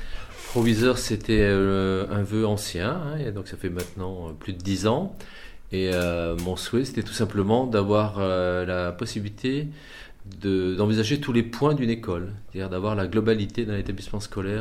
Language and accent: French; Centre-Val de Loire, France; now in Germany; je suis français, bien sûr, et la région d'où je viens est une petite région pas trop connue, qui est au sud de Paris, qui s'appelle la Sologne.